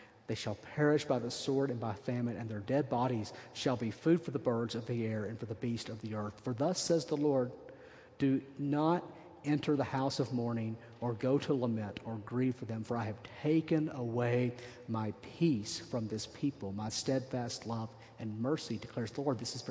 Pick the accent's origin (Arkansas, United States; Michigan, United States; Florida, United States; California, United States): Arkansas, United States; There's this guy in Arkansas named Jim Bob, of course. His last name is Duggar. I'm from Arkansas, so I can pick on him.